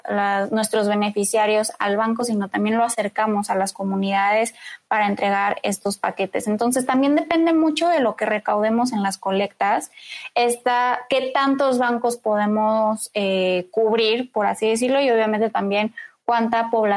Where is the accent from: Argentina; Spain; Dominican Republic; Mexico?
Mexico; nosotros como mexicanos, cuando pedimos ayuda, somos los primeros que estamos ahí.